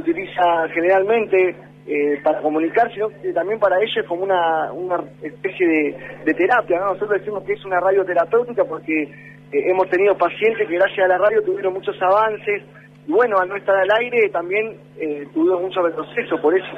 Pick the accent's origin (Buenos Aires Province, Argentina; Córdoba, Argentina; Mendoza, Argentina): Buenos Aires Province, Argentina; Moreno; Y venimos de Moreno, de un lugar donde también en los últimos meses venimos muy sacudidos